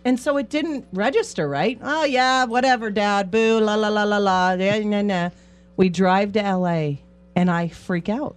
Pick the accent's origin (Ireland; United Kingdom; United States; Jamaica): United States; Minot, North Dakota; I've been a hockey fan my whole life too, born and raised in Minot, North Dakota, and the Canadian roots.